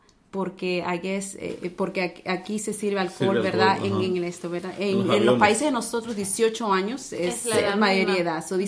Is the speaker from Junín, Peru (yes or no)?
no; Lima, Peru